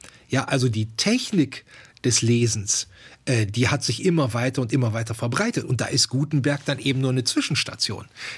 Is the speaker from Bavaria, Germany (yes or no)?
no; North Rhine-Westphalia, Germany; ich komme aus dem Ruhrgebiet, Bergarbeiterfamilie, bei uns zu Hause gab es keine Bücher